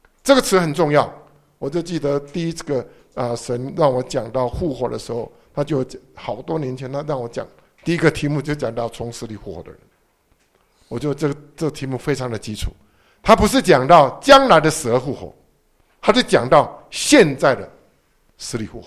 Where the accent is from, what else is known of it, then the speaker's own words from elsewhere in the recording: China; 我们中国人有伦理道德嘛，对不对？